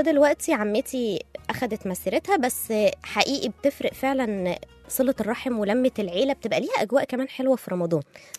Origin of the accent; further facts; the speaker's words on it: Egypt; هي زي الحاجات السبوع كده عندنا في مصر